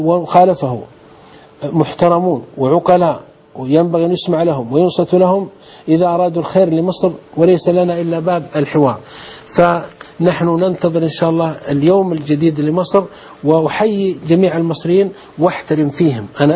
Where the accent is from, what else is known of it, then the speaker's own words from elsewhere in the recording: Saudi Arabia; جينا من بلاد الحرمين من السعودية